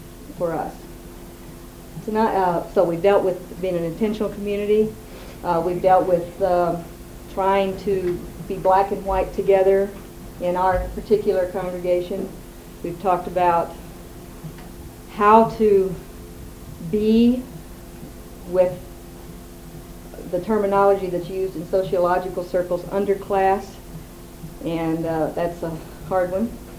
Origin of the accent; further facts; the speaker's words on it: Chicago, Illinois, United States; We're coming out, we are from Chicago.